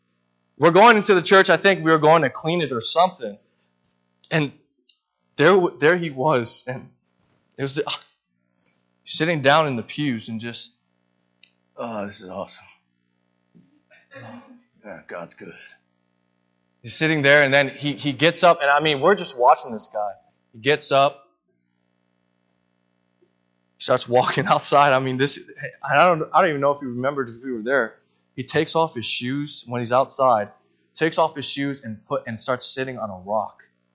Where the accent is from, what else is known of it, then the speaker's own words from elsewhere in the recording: New England, United States; I am from New England, so I'm a New England Patriots fan.